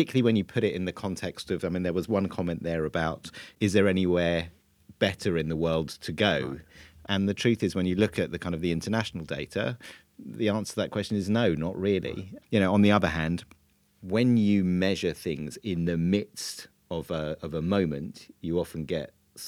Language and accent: English; United Kingdom; the reality of the world in which we live as British Jews